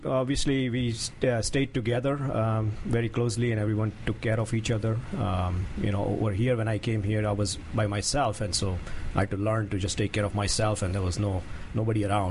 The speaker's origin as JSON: {"language": "English", "country": "India", "moved": "as an adult", "lives_now": "United States", "said": "From India."}